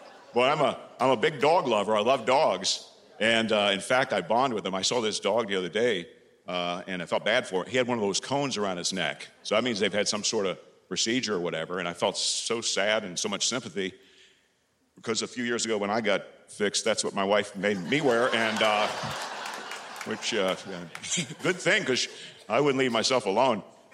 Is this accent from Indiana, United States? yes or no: yes; Carmel, Indiana, United States; I've come all the way from my hometown of Carmel, Indiana, to drive.